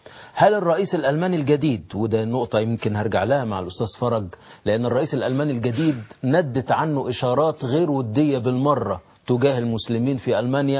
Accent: Egypt

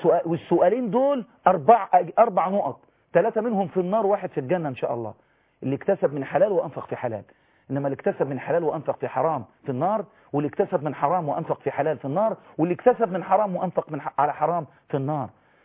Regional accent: Egypt; يعني هو مش المفروض كمصريين نعمل كده؟

